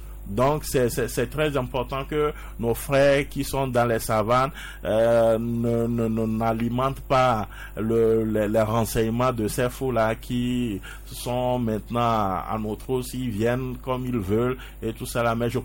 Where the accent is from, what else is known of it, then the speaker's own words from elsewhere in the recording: Togo; je crois que en tant que Togolais, nous devons rester mobilisés